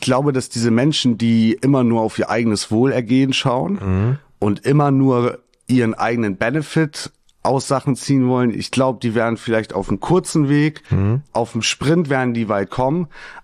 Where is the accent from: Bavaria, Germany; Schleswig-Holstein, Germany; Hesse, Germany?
Schleswig-Holstein, Germany; Husum; born there; now in Hamburg, Germany; gebürtiger Husumer und jetzt seit mittlerweile 7, fast 8 Jahren in Hamburg.